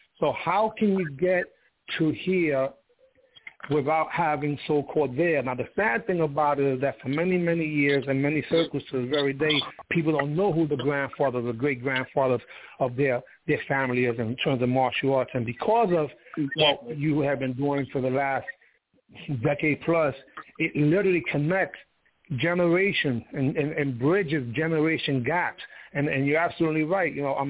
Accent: New York City, New York, United States; Growing up in the Bronx during the crack era, I wanted to be away as often as possible to earn income in martial arts tournaments because I was a father, age 17.

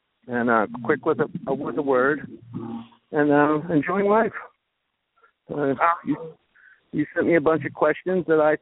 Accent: Ireland; a lot of people say it has to do with being Irish. We're full of baloney. And I'm an Irish man.

